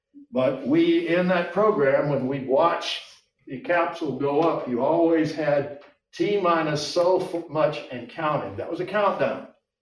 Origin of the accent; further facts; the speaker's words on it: Miami, Florida, United States; I grew up in a Jewish community, and I love the Jewish people. I grew up in Miami, Florida.